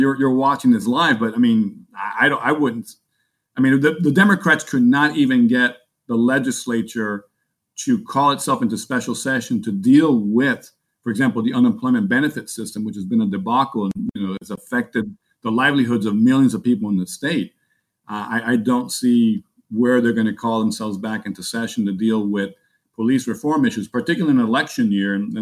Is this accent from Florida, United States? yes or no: yes; Miami, Florida, United States; I grew up in Miami, and I remember very much 40 years ago the Liberty City riots